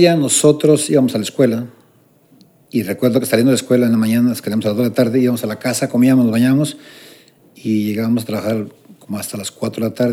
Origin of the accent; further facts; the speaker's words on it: Mexico City, Mexico; Yo que me crié en el DF, porque me crié en el DF así, mi papá, recuerdo, nos mandaba... Nosotros vivíamos en la delegación Magdalena de Contreras.